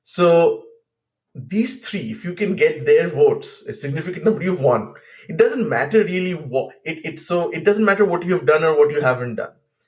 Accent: Kolkata, West Bengal, India; So the day I was born, I was a Bengali from Kolkata

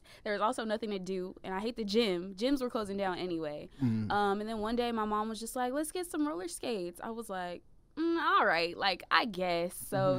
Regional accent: San Diego, California, United States; San Diego, originally.

